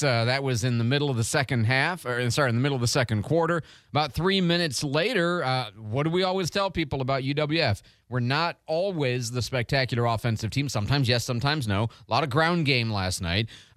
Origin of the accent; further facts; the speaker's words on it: Illinois, United States; And so, you know, I'm from Illinois, so I'm fairly familiar with these folks.